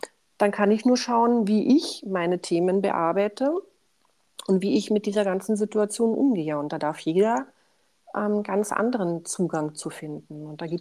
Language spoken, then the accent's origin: German; East Germany, Germany; und ich bin in der DDR aufgewachsen